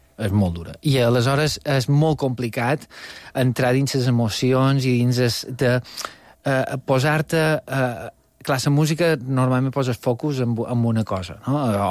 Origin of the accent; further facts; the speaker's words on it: Porreres, Balearic Islands, Spain; jo som de Porreres i som de Mallorca, vagi on vagi.